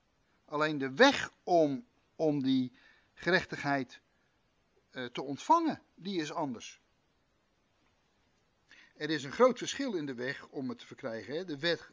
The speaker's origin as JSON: {"language": "Dutch", "town": "Rotterdam", "region": "South Holland", "country": "Netherlands", "said": "ik zou als Rotterdammer zeggen als de weg naar Kralingen"}